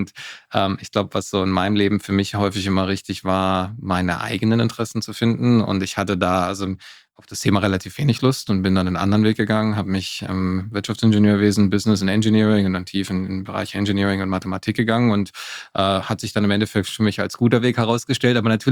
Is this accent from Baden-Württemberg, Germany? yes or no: yes; Freiburg, Baden-Württemberg, Germany; ich bin in Köln geboren. Das steht auf dem Ausweis. Da habe ich aber auch nur die ersten 3 Jahre in meinem Leben gelebt und dann den Rest meiner Jugend bin ich in Freiburg aufgewachsen, zur Schule gegangen. Also von dem her sage ich immer, ich bin Freiburger